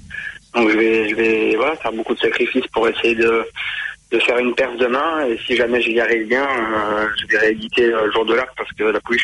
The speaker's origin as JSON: {"language": "French", "country": "France", "said": "Chez nous en France, c'est plus trop le cas."}